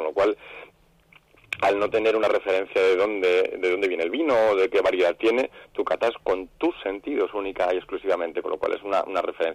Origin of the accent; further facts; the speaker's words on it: Logroño, La Rioja, Spain; yo soy de Logroño, pero ya digo que estoy, vamos, movilidad completa